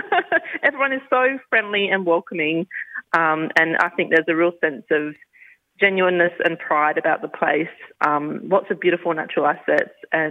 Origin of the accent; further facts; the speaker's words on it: South Australia, Australia; I grew up in South Australia, north of Adelaide